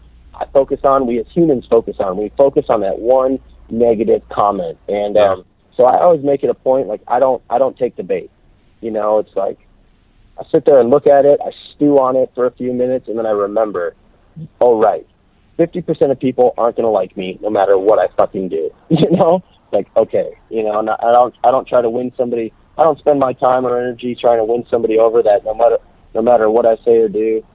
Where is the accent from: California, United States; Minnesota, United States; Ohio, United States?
Minnesota, United States; Saint Paul; now in Texas, United States; Yeah, I'm from St. Paul, man.